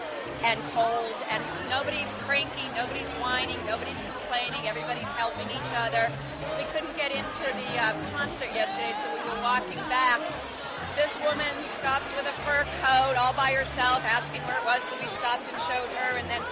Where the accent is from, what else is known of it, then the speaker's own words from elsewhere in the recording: Concord, New Hampshire, United States; from Concord, New Hampshire